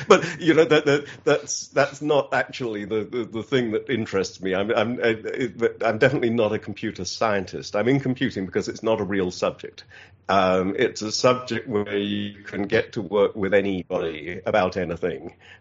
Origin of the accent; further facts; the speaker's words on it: South East England, United Kingdom; born there; I was born in England. I am a man of Kent, if you want to be very precise about it. But we moved around quite a bit